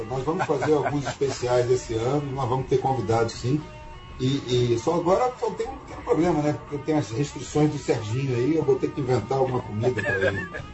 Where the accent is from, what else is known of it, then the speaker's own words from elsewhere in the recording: Brazil; born there; Sou brasileiro, sou nascido aqui, né? Mas fiquei lá, né? Voltei.